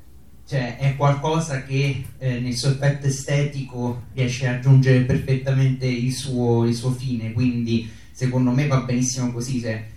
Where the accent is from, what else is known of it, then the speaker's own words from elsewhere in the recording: Bracciano, Lazio, Italy; Sì, sono di Bracciano, un paese sì, vicino, sì